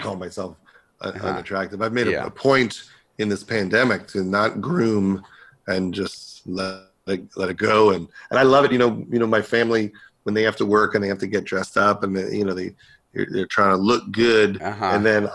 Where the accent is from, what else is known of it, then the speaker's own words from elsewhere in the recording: New York, United States; I would probably live in New York, in the city. I'm from Long Island.